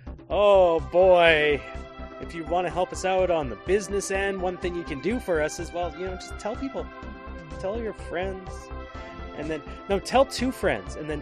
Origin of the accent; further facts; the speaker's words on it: Canada; I'm Canadian. I need a hoodie.